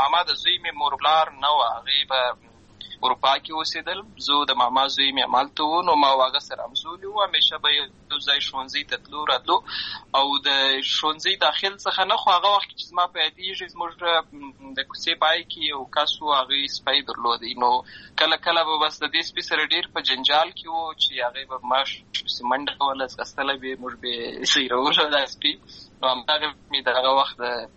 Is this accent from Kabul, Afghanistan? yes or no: no; Lashkar Gah, Helmand, Afghanistan; also born or lived in Uruzgan; زه په اصل کې د اروزګان ولایت یم، اما زه په هلمند ولایت لشکرګاه کې پیدا شوی یم. امالته لوی سوی یم، امالته مې ښوونځی لوستی ده